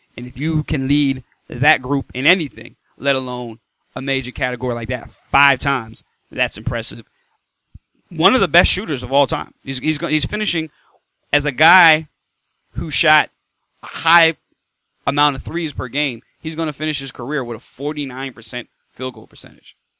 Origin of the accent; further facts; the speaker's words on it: Philadelphia, Pennsylvania, United States; born there; since I was born in Philadelphia, I was always a Sixers fan